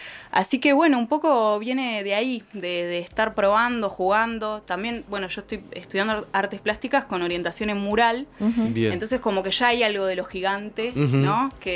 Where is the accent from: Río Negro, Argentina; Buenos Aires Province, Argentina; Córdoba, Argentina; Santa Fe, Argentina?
Buenos Aires Province, Argentina; Temperley; mi vieja tiene un espacio allá en Temperley, yo soy de Temperley también.